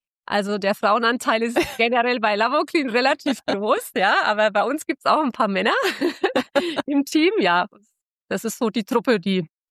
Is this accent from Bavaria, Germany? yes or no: yes; Stockheim, Bavaria, Germany; Ich komme aber ganz aus der Nähe, etwa 50 Kilometer von Bad Kissingen entfernt. Es ist aus dem schönen Stockheim, die Perle des Streutals, sagt man dazu. Also ich bin eine waschechte Rhönerin. Und ich war zwischendurch auch schon mal nach Hessen ausgewandert, aber bin dann mit meiner Tochter wieder zurück in die Heimat gezogen